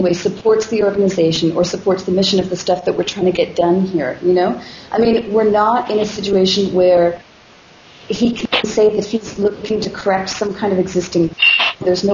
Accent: Canada; But yeah, I mean, I'm Canadian.

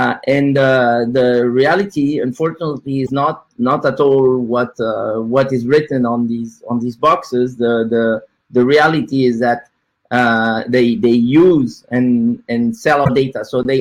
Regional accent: Paris, Île-de-France, France; I'm from Paris, France.

